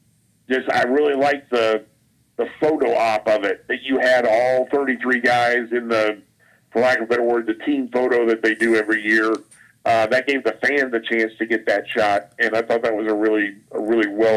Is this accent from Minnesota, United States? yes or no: no; Indianapolis, Indiana, United States; I grew up in Indy.